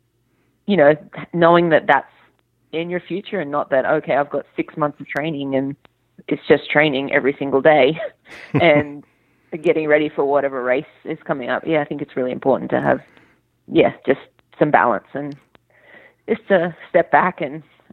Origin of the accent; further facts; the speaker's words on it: Australia; And I needed to make sure I split the year up, especially, you know, being Australian.